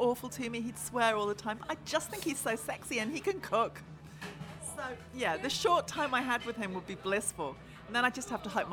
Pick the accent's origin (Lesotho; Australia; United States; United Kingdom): United Kingdom; England; now in New Zealand; Yeah, I married a Kiwi and I've been here 14 years now and I am a New Zealander, but I grew up in England and we used to spend summer holidays in Italy.